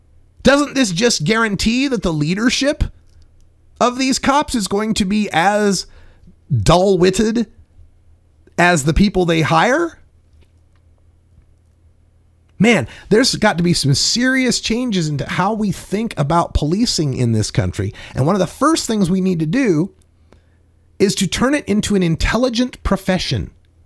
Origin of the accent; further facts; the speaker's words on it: Portland, Oregon, United States; Like I said … from Legal Potland, Oregon.